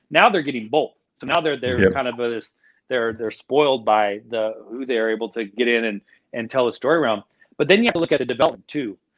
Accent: Portland, United States; Portland's just weird. And that's my hometown.

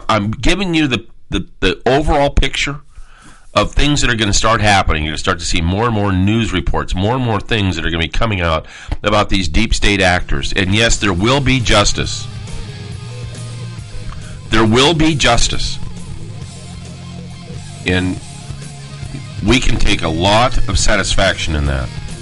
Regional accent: San Diego, California, United States; I grew up around El Toro Marine Base and the LTA in Camp Pendleton, San Diego, as a kid growing up.

